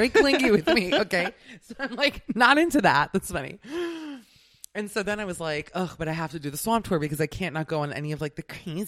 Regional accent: Miami, Florida, United States; I have been on a swamp tour. I'm from Miami.

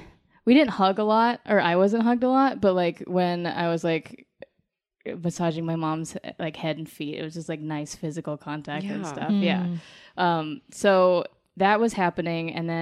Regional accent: Colorado Springs, Colorado, United States; Colorado Springs, Colorado.

